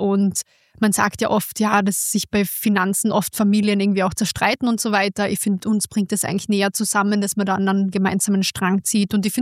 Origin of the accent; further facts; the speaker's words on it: Carinthia, Austria; now in Vienna, Austria; Also ich komme aus einer Familie aus Kärnten. Ich habe aber komplett polnische Wurzeln und ich bin ganz normal aufgewachsen in Kärnten.